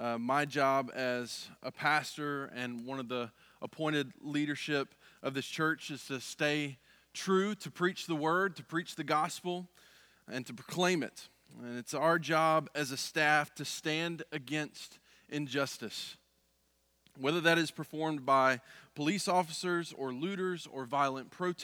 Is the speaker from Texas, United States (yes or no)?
no; Mississippi, United States; Growing up in Mississippi, I've seen this, I've heard this